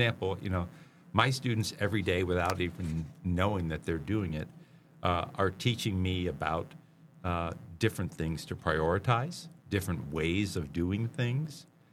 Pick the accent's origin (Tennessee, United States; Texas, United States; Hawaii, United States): Hawaii, United States; I was born and raised in Hawaii, born in 1970, and my parents had moved there in 58, actually from Queens, New York.